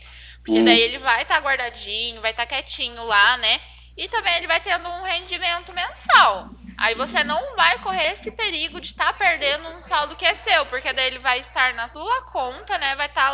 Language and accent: Portuguese; Cornélio Procópio, Paraná, Brazil; Eu sou a de Cornélio Procópio.